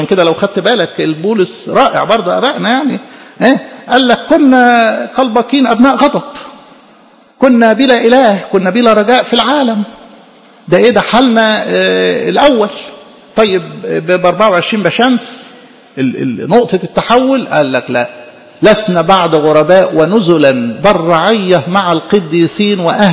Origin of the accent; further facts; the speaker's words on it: Egypt; في طباعنا كمصريين، عندنا العرق الفرعوني